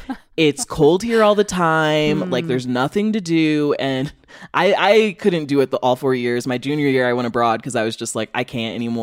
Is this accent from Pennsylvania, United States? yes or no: no; Illinois, United States; now in Chicago, United States; So I grew up in Northern Illinois, but I went to college in Western Massachusetts